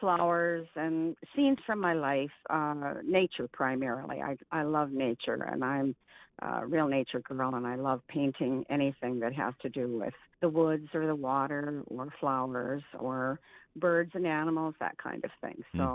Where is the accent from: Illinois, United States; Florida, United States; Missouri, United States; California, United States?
Illinois, United States; Chicago; born there; I was born originally in Chicago, Illinois, and I'm a transplant up here in the Northwest.